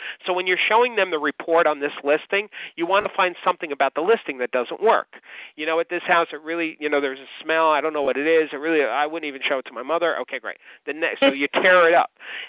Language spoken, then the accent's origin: English; New York, United States; even though I'm a New Yorker, I don't know how far that is.